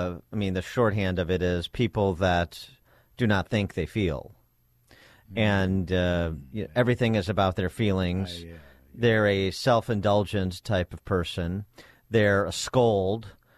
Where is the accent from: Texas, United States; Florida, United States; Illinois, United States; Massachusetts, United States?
Illinois, United States; Wheaton; And it was when I was growing up in Wheaton.